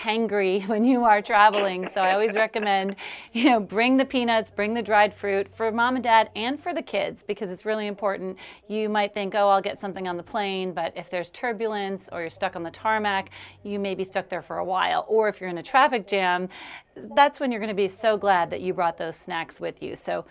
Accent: New Orleans, Louisiana, United States; And then another favorite, which I know is one of your favorites as well, New Orleans, my hometown.

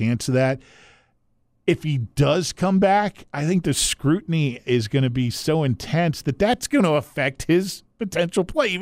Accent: the South, United States; If you, like us, were born and raised in the South.

